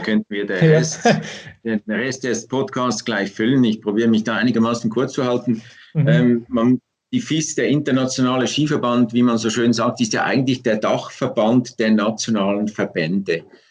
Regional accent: Switzerland; bei uns in der Schweiz

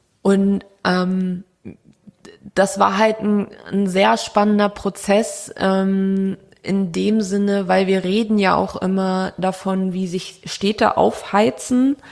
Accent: Brandenburg, Germany; now in Nuremberg, Germany; also ich weiß, wir sind hier in Franken, bin aus Brandenburg, ich darf Bayern sagen, Spaß

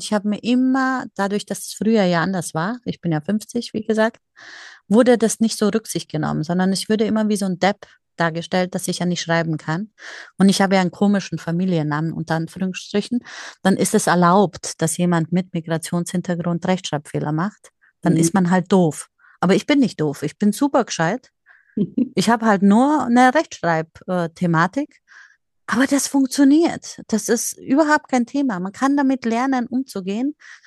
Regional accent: Munich, Bavaria, Germany; werde jetzt tatsächlich in 2 Wochen 50 und ja, bin Münchner Kindl

